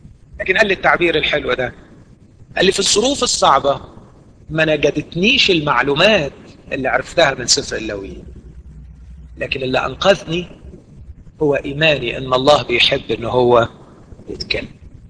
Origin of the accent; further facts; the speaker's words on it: Egypt; وعيب عندنا في مصر